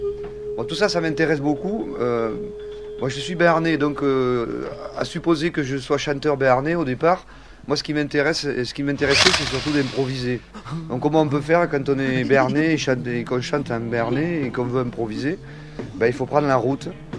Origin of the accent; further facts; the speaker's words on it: Bern, Switzerland; accent: Bernese; Donc moi, évidemment, j'ai un accent, je suis bernais